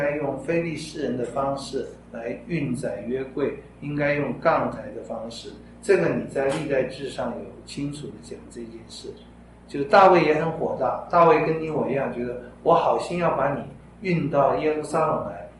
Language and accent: Chinese; Taiwan; 跟我们台湾人很像的。台湾人不有抬那个吗？